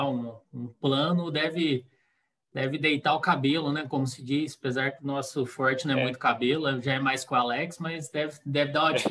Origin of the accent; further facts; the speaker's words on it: Varginha, Minas Gerais, Brazil; nós que somos aqui de Minas, o Binho fala de Caxambu, né, eu falo aqui de Varginha